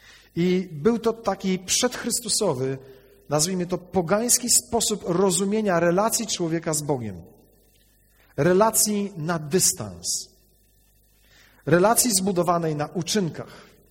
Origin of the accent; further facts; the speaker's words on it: Koszalin, West Pomeranian Voivodeship, Poland; Ja się wychowałem w Koszalinie.